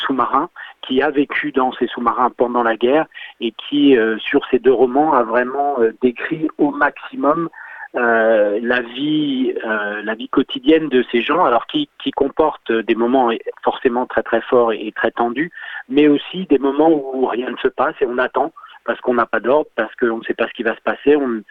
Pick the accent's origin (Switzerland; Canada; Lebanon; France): France; La Rochelle, Nouvelle-Aquitaine; Donc moi, je suis originaire de La Rochelle, donc cocorico, ça me fait bien plaisir.